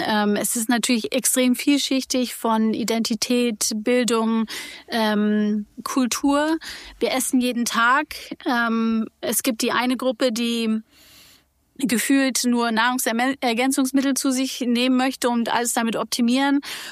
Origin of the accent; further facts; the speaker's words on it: New York, United States; also born or lived in East Africa; now in Tegernsee, Germany; ich bin in New York geboren und in New York und Ostafrika aufgewachsen und war eigentlich überall so auf der Welt unterwegs.